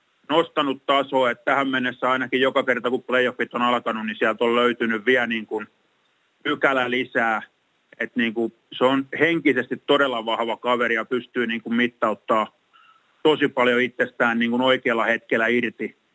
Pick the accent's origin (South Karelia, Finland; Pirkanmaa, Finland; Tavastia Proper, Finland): Pirkanmaa, Finland; Tampere; mä menen siihen etelä-Hervantaan. Mä olin aika siinä rajalla, kun mä olin Lindforsin kadultaan lähtöisin, mutta kyllä mä menen etelä-Hervantaan.